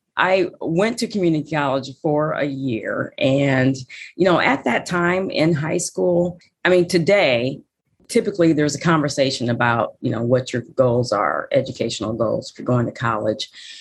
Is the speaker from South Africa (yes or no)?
no; Cedar Rapids, Iowa, United States; Yes, I am a Midwesterner and grew up in a number of cities in Iowa, actually. And by the time we got to Cedar Rapids, I was in high school at that time.